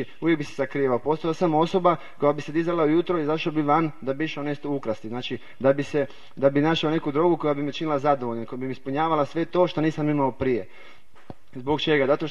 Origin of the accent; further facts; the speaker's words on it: Zagreb, City of Zagreb, Croatia; dolazim iz Zagreba.